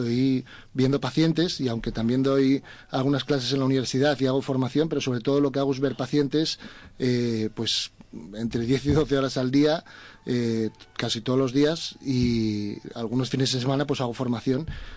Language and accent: Spanish; Asturias, Spain; now in Madrid, Spain; Bueno, yo soy asturiano, aunque llevo muchos años en Madrid, pero de origen asturiano.